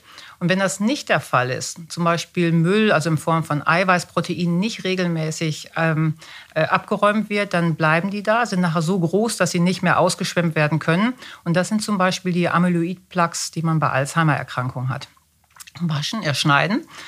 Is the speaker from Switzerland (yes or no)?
no; Münster, North Rhine-Westphalia, Germany; moved away as an adult; Man hört es vielleicht, dass ich nicht gebürtig aus dem Schwabenland komme. Ich komme aus Münster in Westfalen und wir sind nach meinem Facharzt, das war Anfang der 2000er, der 10er Jahre, hier hingezogen.